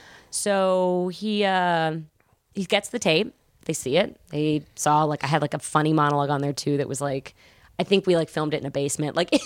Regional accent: Atlanta, Georgia, United States; Well, I was from Atlanta, and no one was doing that.

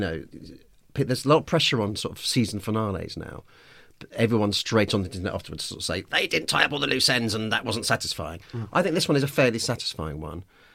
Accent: Stoke Newington, London, United Kingdom; Hey, I'm from Stoke Newington. We've got several.

